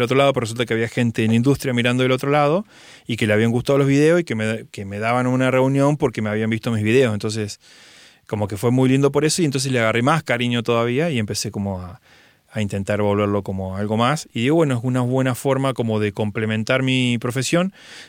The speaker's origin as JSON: {"language": "Spanish", "town": "Villa Carlos Paz", "region": "Córdoba", "country": "Argentina", "said": "Él es de la ciudad donde yo soy, que somos los dos de Villa Carlos Paz."}